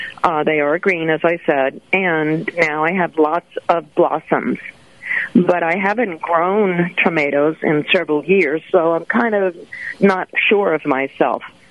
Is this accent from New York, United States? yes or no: yes; Long Island, New York, United States; accent: Long Island; Long Island.